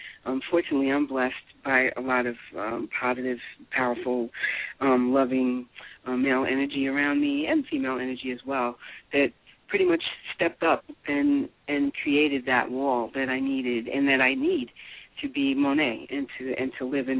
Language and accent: English; New York, United States; also born or lived in Queens, New York, United States; Well, I'm a New Yorker, native New Yorker, born and raised. I was born in Queens, actually, and raised between Long Island, New Rochelle, Mount Vernon, and Brooklyn, East New York, and Harlem